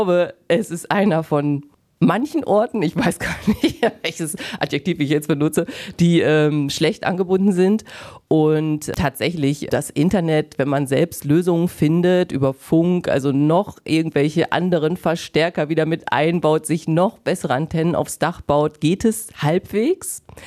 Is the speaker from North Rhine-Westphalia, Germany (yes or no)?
yes; Wehe, North Rhine-Westphalia, Germany; also born or lived in Bielefeld; also ich komme ja auch von hier, also aus Wehe, beziehungsweise ich komme wirklich ganz aus dem Norden, zwischen Wehe und Stroen.